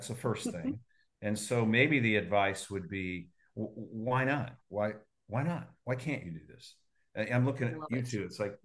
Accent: Indianapolis, Indiana, United States; I'm from Indianapolis. … spent their lives here.

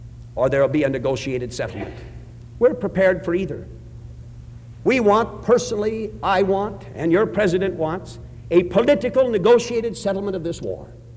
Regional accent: United States; And I want to say, as an American, I'm proud of my country.

